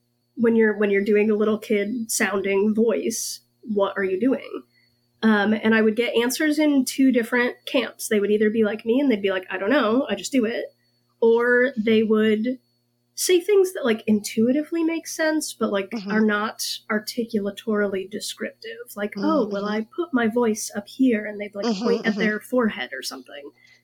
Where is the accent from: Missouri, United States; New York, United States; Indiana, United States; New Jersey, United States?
Indiana, United States; And I ended up at Indiana University, but I'm originally from Indiana.